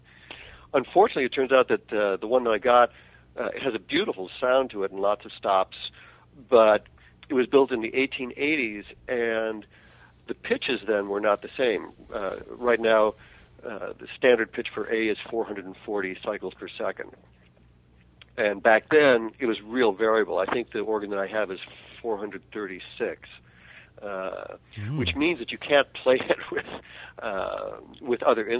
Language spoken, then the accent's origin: English; Cleveland, Ohio, United States; There were some people that I had mutual friends with back in the 60s, and when I grew up in Cleveland.